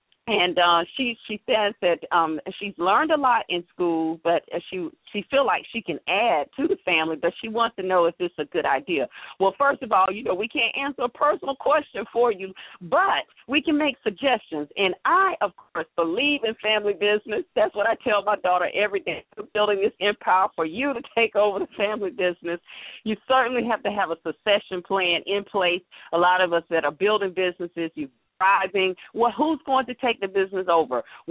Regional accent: Atlanta, Georgia, United States; I had the privilege of growing up in Atlanta

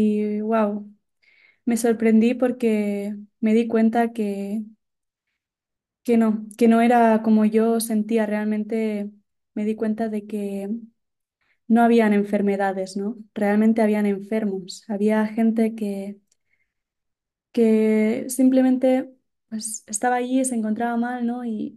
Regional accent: Spain; born there; yo nací en España.

